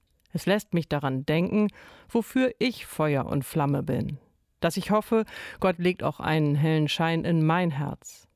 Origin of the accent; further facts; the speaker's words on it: Northern Germany, Germany; Mir ist das zwar als Norddeutsche fremd